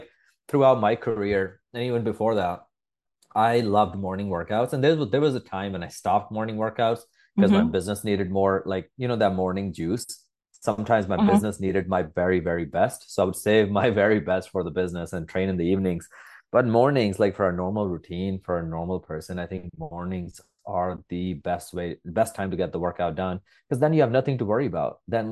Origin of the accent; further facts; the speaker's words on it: Pakistan; English is a second language; so I was raised in Pakistan.